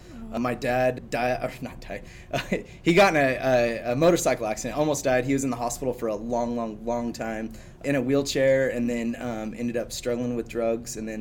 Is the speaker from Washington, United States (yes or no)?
no; California, United States; also born or lived in La Grande; So I grew up in California, kind of bounced around a lot, homeless for a long time, and then ended up coming up and living with my grandma in La Grande.